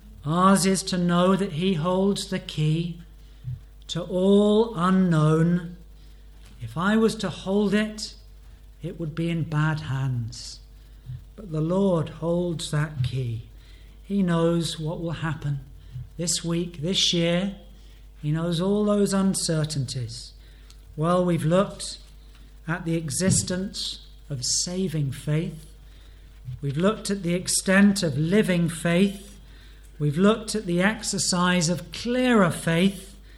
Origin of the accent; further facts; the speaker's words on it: Banbury, South East England, United Kingdom; He was the pastor from my hometown in Banbury in the 19th century.